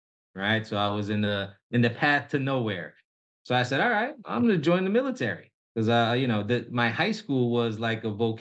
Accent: New Jersey, United States; moved away as an adult; now in Clarksville, United States; I'm born and raised in New Jersey. So I left New Jersey to join the military and then came back and out of the Army and went back to New Jersey.

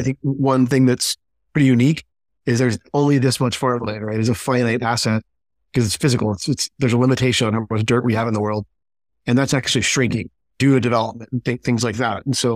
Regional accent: Arkansas, United States; So I grew up here in Arkansas, where I live today.

